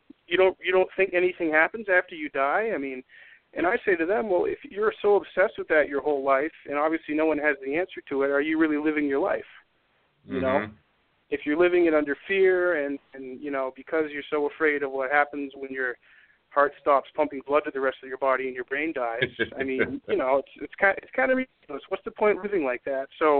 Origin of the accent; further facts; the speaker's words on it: Framingham, Massachusetts, United States; born there; Well, I was born outside of Boston in a town called Framingham, Massachusetts in 1986. And I was born to Irish, parents of Irish descent.